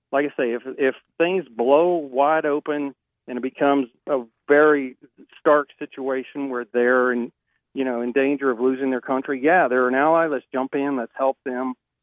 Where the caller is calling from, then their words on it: Mooresville, North Carolina, United States; Hey, Todd, I'm calling from Mooresville, North Carolina.